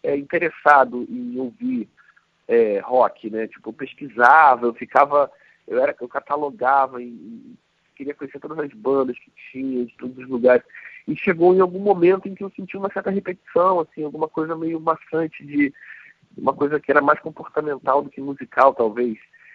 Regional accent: Rio de Janeiro, Brazil; sou do Rio de Janeiro, tinha voltado pro Rio de Janeiro

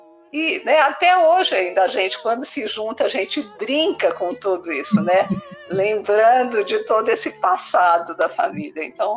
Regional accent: São José do Rio Preto, São Paulo, Brazil; Eu cresci e nasci em São José do Rio Preto, no estado de São Paulo, e fiquei lá até mais ou menos os 15, 16 anos de idade, quando daí eu mudei para a capital, né, para São Paulo, capital.

